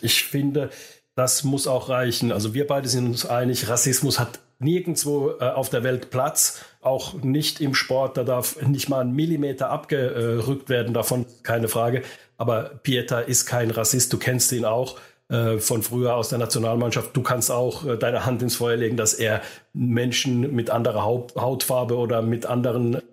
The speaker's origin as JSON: {"language": "German", "country": "Finland", "said": "Aber alle werden es mir verzeihen, dass ich natürlich meinem Heimatland Finnland eben auch die Daumen drücken muss."}